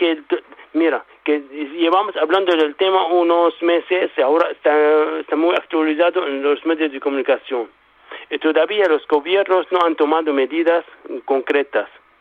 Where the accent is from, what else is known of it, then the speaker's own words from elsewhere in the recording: Syria; Spanish is a second language; now in Spain; Yo soy sirio, de origen sirio. Llevo aquí viviendo en España unos 13 años.